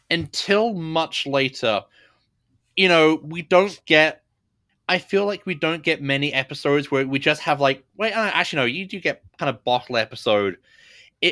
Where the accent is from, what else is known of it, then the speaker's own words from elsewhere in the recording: United Kingdom; as a Brit who spends a lot of time around very, very eager Americans